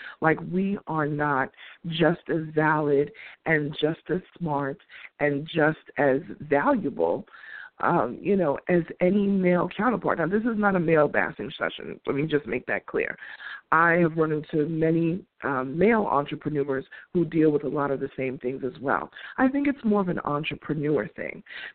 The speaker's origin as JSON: {"language": "English", "region": "New York", "country": "United States", "said": "I'm throwing it back to Harlem right now, being a New Yorker."}